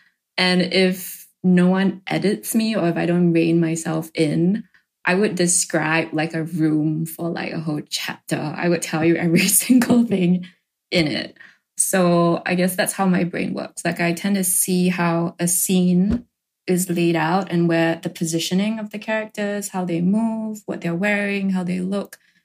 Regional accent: Singapore; I grew up in Singapore and, you know, like, I was surrounded by other Asian people

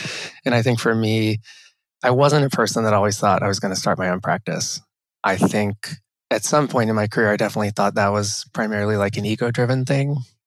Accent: Cincinnati, Ohio, United States; I grew up in Cincinnati, Ohio, and I'm the first architect in my family.

